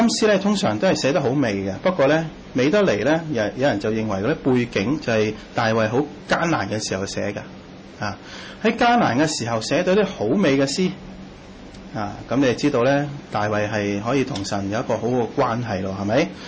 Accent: China; 我哋中国人咧话睹物就能够思人啦，系嘛？

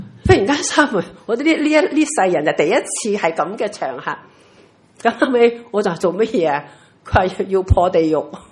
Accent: China; 我们中国人其实很早就相信呢是有灵魂的存在的

